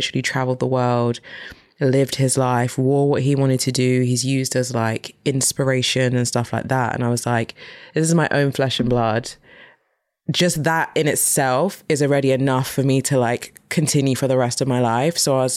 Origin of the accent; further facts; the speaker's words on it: Nigeria; being Nigerian